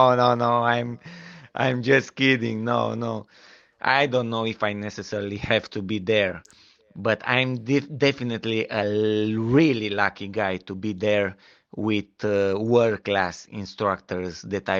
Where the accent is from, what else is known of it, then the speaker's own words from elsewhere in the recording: Romania; English is a second language; I'm from Romania.